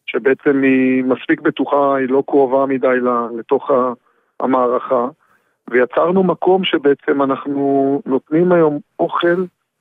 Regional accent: Hatzeva, Southern District, Israel; אני במקור ממושב חצבה, מערבה

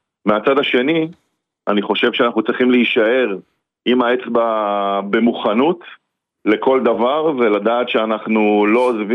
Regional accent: Tel Aviv, Tel Aviv District, Israel; now in Kfar Saba, Israel; חילוני. חילוני, תל אביבי במקור, איש הייטק.

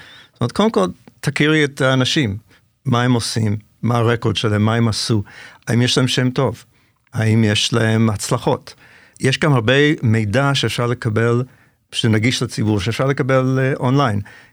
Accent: Canada; moved away as an adult; now in Israel; אז באמת נולדתי בקנדה. ואחרי שסיימתי שם תואר ראשון, עליתי לארץ ב-1989

